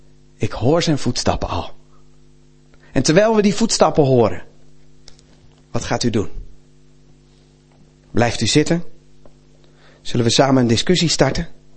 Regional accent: Rotterdam, South Holland, Netherlands; En ik kan het weten, want ik ben Rotterdammer.

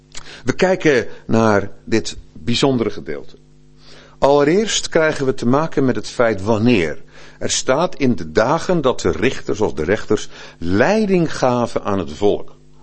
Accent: Krabbendijke, Zeeland, Netherlands; ik kom uit Krabbendijk in Zeeland. Ik kom van Krabbendijk. En ik ben een geboren en getogen Zeeuw.

